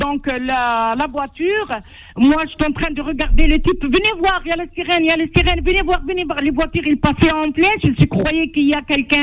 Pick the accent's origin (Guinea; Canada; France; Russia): France; Ajaccio, Corsica; sur Ajaccio, chez nous, en Corse